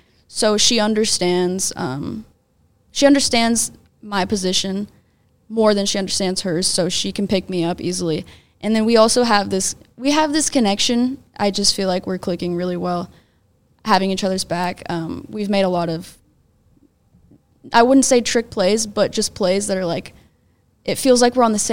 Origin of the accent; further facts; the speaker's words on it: Kansas, United States; growing up in Kansas, I know the Jayhawk League is not easy.